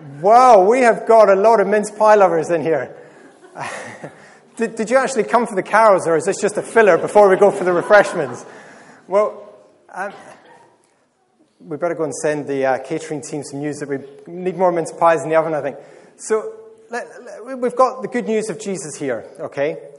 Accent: Scotland, United Kingdom; I am Scottish after all. You did pick up on that, didn't you? Yeah, just checking, I haven't lost my accent.

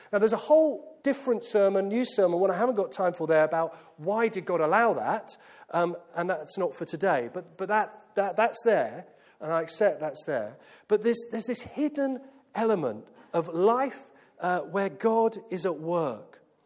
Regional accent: United Kingdom; I'm called a Welsh, I'm called a Scottish, and I'm half English. I could have played rugby for 3 out of 4 of the home nations.

